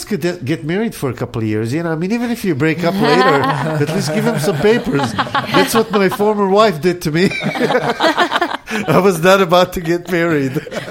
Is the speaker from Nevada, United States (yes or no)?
yes; Las Vegas, Nevada, United States; I mean, I did a lot of my growing up in Las Vegas, and that's a very transient place, you know.